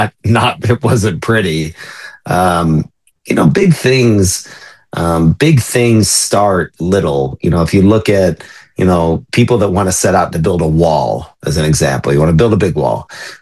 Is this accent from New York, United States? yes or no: no; Austin, Texas, United States; born there; So I'm talking from Austin, Texas right now. I was born in Austin, and it was a sleepy little hippie town.